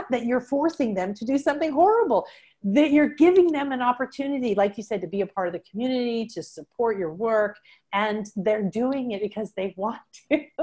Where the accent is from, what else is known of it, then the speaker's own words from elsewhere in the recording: Brussels, Brussels-Capital Region, Belgium; also born or lived in London, United Kingdom / United States; I'm an American, but I grew up in Brussels and London. Then I went to college in the US and now I live overseas